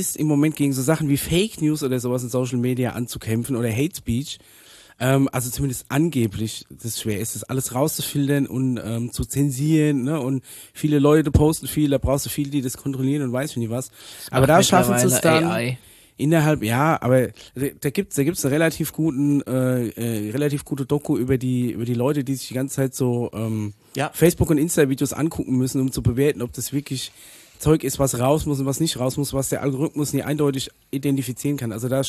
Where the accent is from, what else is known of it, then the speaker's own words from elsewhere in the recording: Gudensberg-Maden, Hesse, Germany; Ich bin aus dem Ortsteil Gudensberg-Maden.